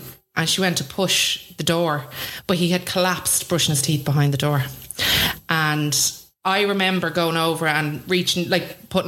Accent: Swords, Leinster, Ireland; No, I grew up in Swords, so a small little village. And when I grew up in Swords, it was a village. So everybody knew everybody.

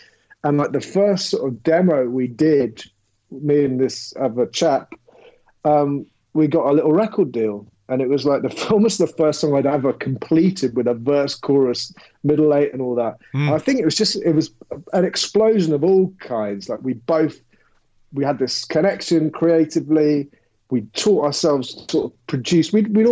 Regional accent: London, United Kingdom; born there; Even though I was born in London, I hadn't lived there for years. And I was in Camden. So I moved to Camden because as a musician, that was the mecca in sort of around the age of 16, 17.

